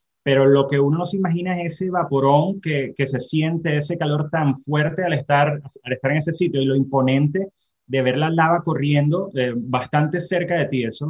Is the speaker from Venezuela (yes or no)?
yes; Puerto La Cruz, Anzoátegui, Venezuela; Yo soy de Puerto La Cruz.